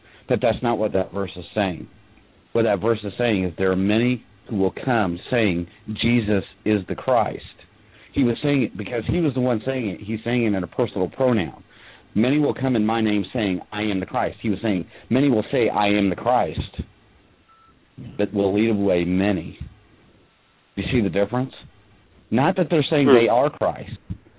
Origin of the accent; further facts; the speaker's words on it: Indiana, United States; I've been born and raised in Indiana. It's nothing but flat country, corn and beans.